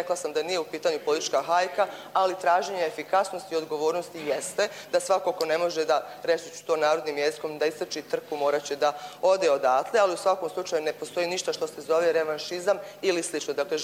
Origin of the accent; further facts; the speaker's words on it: Teslić, Republika Srpska, Bosnia & Herzegovina; vezana za sve ono što se dešava na teritoriji Tesića, ali to je moj rodni grad